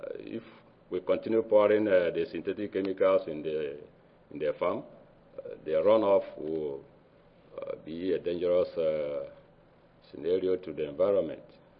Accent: Nigeria; I'm sorry for those who may not get my presentation due to my accent, but I came from Nigeria.

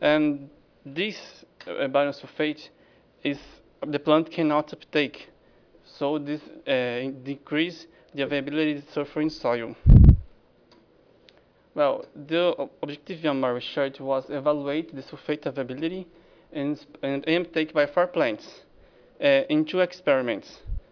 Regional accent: Brazil; English is a second language; Like he said … I'm from Brazil, University of São Paulo.

